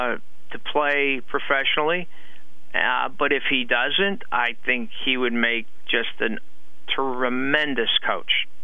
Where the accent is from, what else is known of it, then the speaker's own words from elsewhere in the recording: Hazleton, Pennsylvania, United States; I compare him to when Joe Madden was in high school and I was a kid growing up in Hazleton.